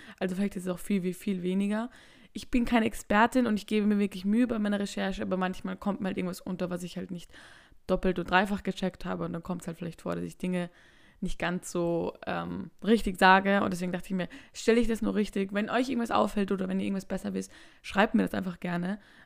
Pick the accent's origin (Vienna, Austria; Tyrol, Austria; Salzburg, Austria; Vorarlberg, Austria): Vienna, Austria; ich bin 16 Jahre alt und ich komme aus Wien.